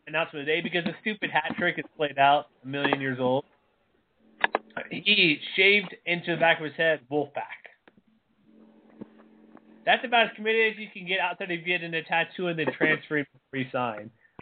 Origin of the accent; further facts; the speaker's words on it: Texas, United States; I grew up in Texas, and New Mexico is the furthest thing for me in Texas.